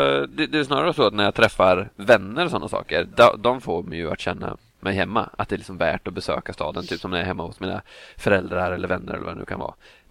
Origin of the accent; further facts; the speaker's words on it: Norrköping, Östergötland, Sweden; jag är inte helt borttappad i Norrköping. Jag har ju faktiskt bott här och växt upp här, och det är ju ändå min födelseort.